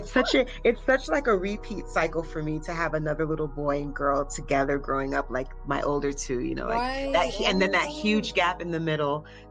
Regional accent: Miami, Florida, United States; moved away; also born or lived in Pennsylvania; I've been living abroad, so I moved abroad back in 2011. I'm originally from Miami. Well, that's where I grew up. I was born in Pennsylvania, but I'm first generation Jamaican.

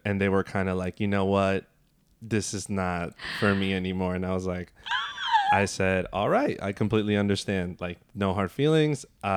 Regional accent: Bronx, New York, United States; also born or lived in Yonkers / Mount Vernon; I was born in the Bronx, raised there for a little bit, and then I kind of hopped around a lot because my mother worked in the public schools, but in Westchester.

